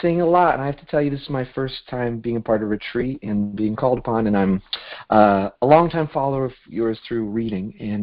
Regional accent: Brooklyn, New York, United States; I'm from Brooklyn.

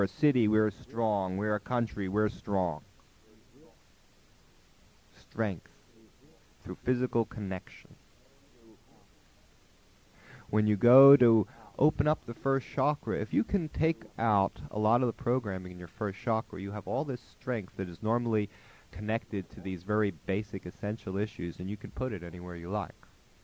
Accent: Sacramento, California, United States; if you're the kind of person that is identified with a city, I'm from Sacramento. We're proud.

